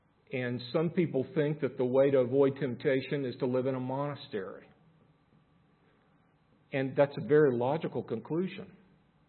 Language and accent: English; United States; One of the great controversies raging in my home country now is this very question, who are we? Even at the most basic level of gender. And the crisis we have in America